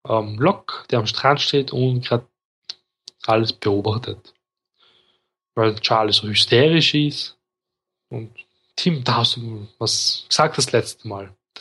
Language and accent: German; Austria; Ja, ich bin Österreicher, Kinder, also muss ich mehr sagen.